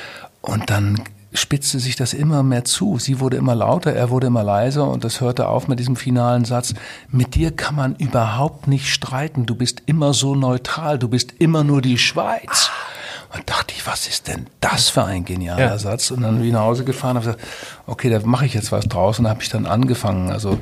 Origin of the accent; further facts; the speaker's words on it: Twistringen, Lower Saxony, Germany; Ich komme ja aus Twistringen, sehr katholischer Ort.